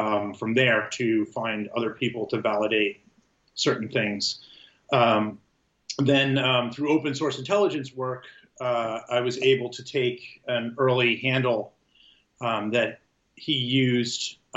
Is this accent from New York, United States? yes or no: yes; New York, United States; I went to all boys Catholic school in Long Island, but like, you know, I mean, you know, I'm a New Yorker first and foremost.